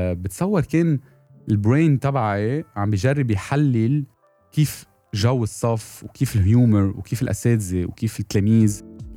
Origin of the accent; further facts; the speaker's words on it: Lebanon; وكتير كنت افتخر سافر ومثل لبنان, كنت كتير كتير انبسط مثل لبنان, انه انا من لبنان